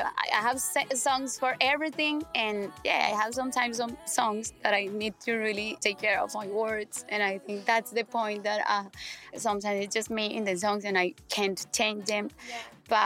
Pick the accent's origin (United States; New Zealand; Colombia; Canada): Colombia; I'm from Colombia